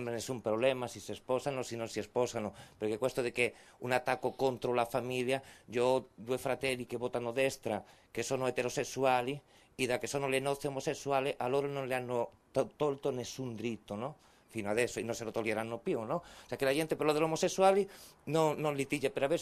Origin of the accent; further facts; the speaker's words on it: Spain; Italian is a second language; non solo perché il mio padre è basco e la mia madre è spagnola, sino perché di cuore sono basco e di educazione e di cultura sono spagnolo